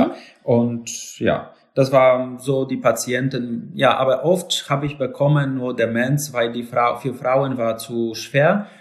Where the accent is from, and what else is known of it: Lower Silesian Voivodeship, Poland; born or raised there; German is a second language; now in Poznań, Poland